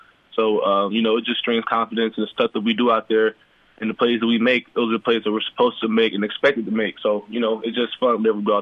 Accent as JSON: {"language": "English", "town": "Arlington", "region": "Texas", "country": "United States", "tie": "born or raised there", "also_born_or_lived": "Decatur, Illinois", "said": "Actually, what's funny is I was actually born in Decatur, Illinois, but I grew up in Arlington."}